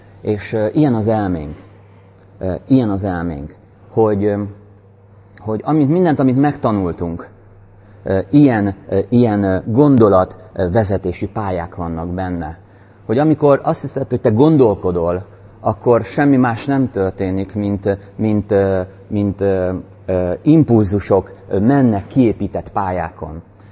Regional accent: Szeged, Csongrád-Csanád, Hungary; én szegedi vagyok

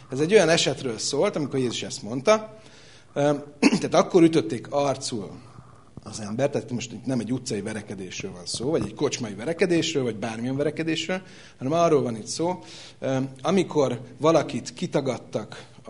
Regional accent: Budapest, Hungary; Tudod, erre belvárosi gyerekként Budapesten, vagy déli gyerekként, tudod, mit mondunk erre?

